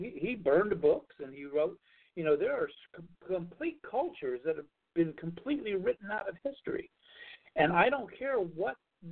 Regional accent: Miami, Florida, United States; Now, I grew up in Florida. I'm a, you know, Florida boy from Miami, which actually makes me, I guess, a northern Florida boy

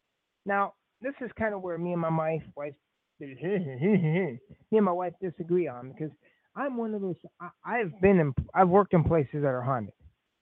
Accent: Indiana, United States; I'm from Indiana, born here, raised here

